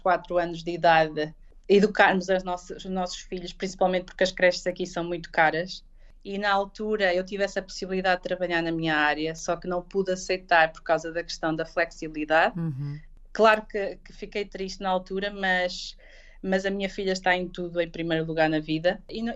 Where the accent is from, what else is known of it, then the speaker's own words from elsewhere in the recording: Portugal; now in United Kingdom; eu sou mesmo portuguesa, gosto muito da comida portuguesa